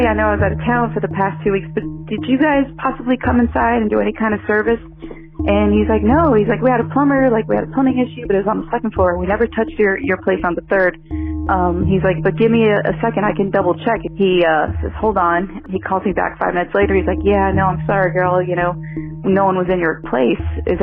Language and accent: English; San Antonio, Texas, United States; I'm from San Antonio, Texas.